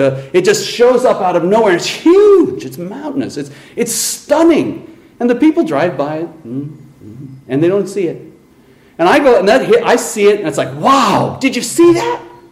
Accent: Colorado, United States; I grew up in Colorado. And in Colorado, they have a place called Montfort's Meat Factory.

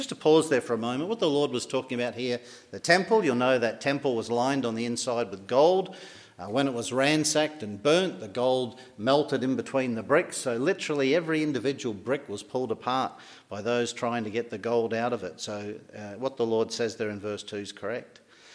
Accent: Perth, Western Australia, Australia; also born or lived in Fremantle; I wasn't born in Larne. I wasn't born up the road in Randallstown either. I was born in Western Australia. I was born in the city of Fremantle, raised in the city of Perth. And I had a very good upbringing.

